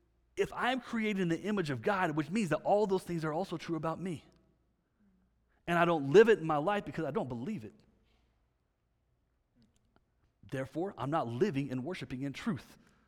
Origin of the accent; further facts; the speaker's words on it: Texas, United States; now, I grew up in Texas. Y'all, everybody's saved in Texas, you know what I'm saying?